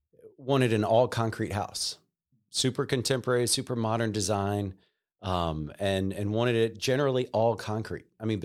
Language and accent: English; Savannah, Georgia, United States; Where are you from? I grew up in Savannah.